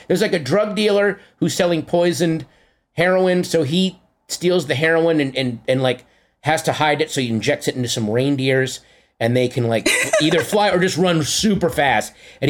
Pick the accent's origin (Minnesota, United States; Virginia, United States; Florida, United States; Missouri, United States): Virginia, United States; Sterling; Hillary Burton, who's also from Sterling, Virginia, my hometown